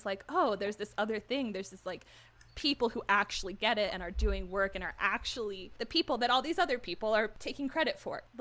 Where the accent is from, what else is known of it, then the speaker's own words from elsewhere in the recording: Paradise, California, United States; Oh, and then my entire hometown burned down. And that broke me in a true sense of the word. So I'm from Paradise, California.